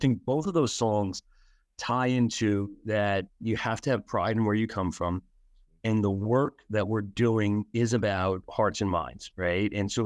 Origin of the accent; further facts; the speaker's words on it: Bayonne, New Jersey, United States; also born or lived in Staten Island, New York; So, I was born in Staten Island, born in Shaolin, grew up in Bayonne in Jersey City.